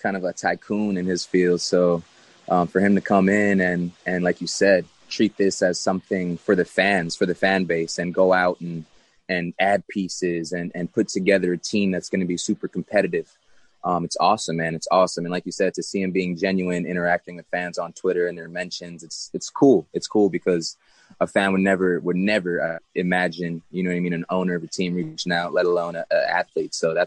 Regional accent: New York, United States; Like you said, New York, it's my hometown. Being able to have my family extremely close to play in front of them means the world to me.

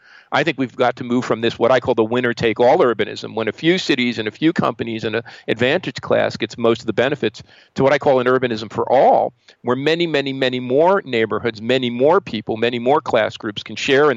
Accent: Newark, New Jersey, United States; As a kid from Newark, growing up in Newark, seeing my city devastated, witnessing the race riots

